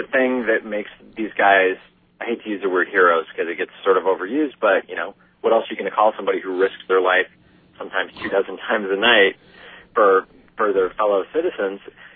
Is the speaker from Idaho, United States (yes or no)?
no; Oregon, United States; I'm actually from Oregon. I'd never even been to Detroit before our first day filming